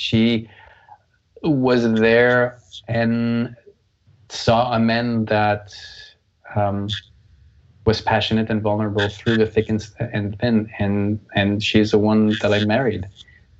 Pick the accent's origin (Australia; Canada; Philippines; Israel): Canada; now in United States; I've been living in the States. I lived in the States for about 20 years. I'm Canadian. But I lived in the States for 20 years